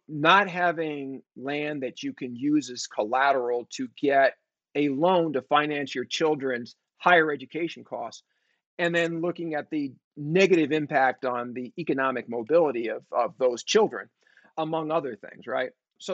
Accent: San Francisco, California, United States; One, I grew up in San Francisco. I was born in 1965.

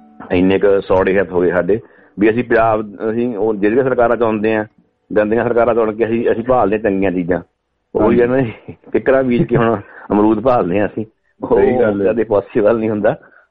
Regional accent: Punjab, India; ਮੈਂ ਖੁਦ ਪੰਜਾਬੀ ਹਾਂ

